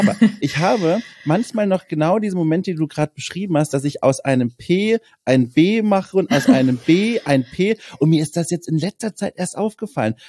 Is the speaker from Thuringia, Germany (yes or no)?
no; Bavaria, Germany; Das heißt, du bist aus Mittelfranken und ich bin aus Unterfranken.